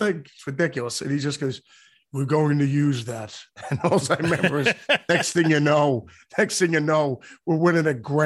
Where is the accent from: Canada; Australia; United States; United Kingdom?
Australia; I always viewed being an Aussie guitar player as playing for the New York Yankees.